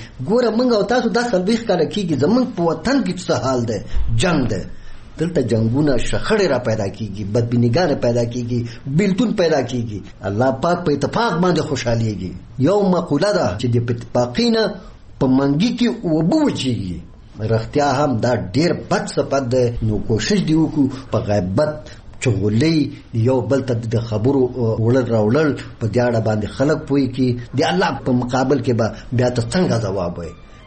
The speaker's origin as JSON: {"language": "Pashto", "region": "Nangarhar", "country": "Afghanistan", "said": "زه د ننګرهار ولایت اوسیدونکی یم."}